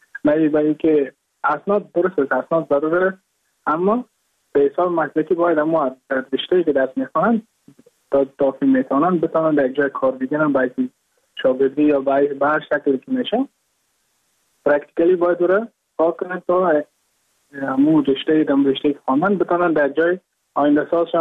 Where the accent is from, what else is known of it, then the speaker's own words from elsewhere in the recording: Mazar-i-Sharif, Balkh, Afghanistan; moved away as an adult; now in India; از مزار شریف هستم، از قریه شیرآباد که از قریه درفتاده مزار شریف بلخ میباشم، که ما در سال 2019 ماه جون به هندوستان آمدم